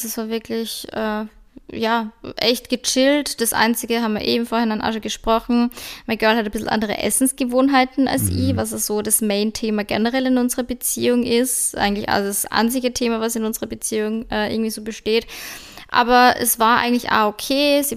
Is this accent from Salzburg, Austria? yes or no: yes; Salzburg, Austria; Ich bin eine Salzburgerin, also irgendwie habe ich es auch in mir drin.